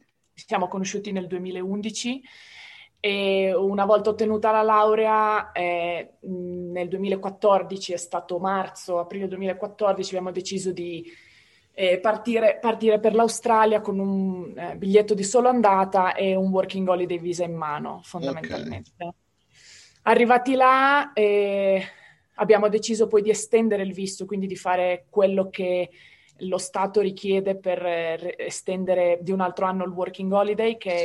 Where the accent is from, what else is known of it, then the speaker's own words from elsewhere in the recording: Riccione, Emilia-Romagna, Italy; moved away as an adult; Io sono di Riccione, quindi da riccionese c'hai il lavoro stagionale da fare tutti gli anni.